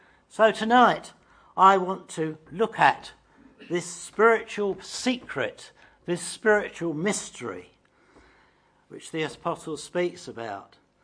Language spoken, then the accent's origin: English; England, United Kingdom; As an Englishman, I have a reputation, as others do, of always speaking about the weather.